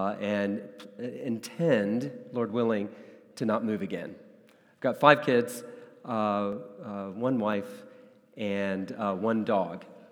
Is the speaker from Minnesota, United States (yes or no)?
no; South Carolina, United States; also born or lived in Texas / Tennessee; So I was born in Texas, was adopted, grew up in South Carolina, went to high school in Tennessee, went off to college, went to Duke University